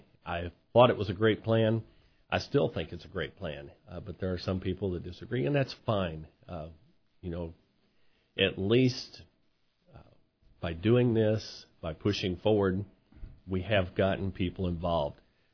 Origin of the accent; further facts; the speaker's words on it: Hannibal, Missouri, United States; I grew up in Hannibal. I have fished the river and all the little backwaters.